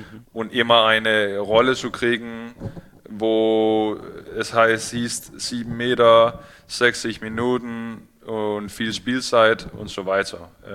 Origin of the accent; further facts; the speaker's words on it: Copenhagen, Capital Region, Denmark; German is a second language; Genau, also ich komme aus Kopenhagen